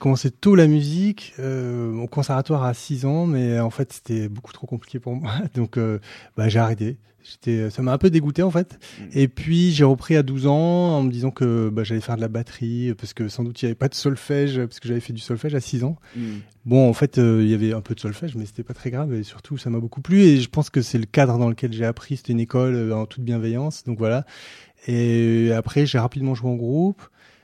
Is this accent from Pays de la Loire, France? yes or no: no; Montpellier, Occitanie, France; je jouais à Montpellier, je suis de Montpellier, du coup.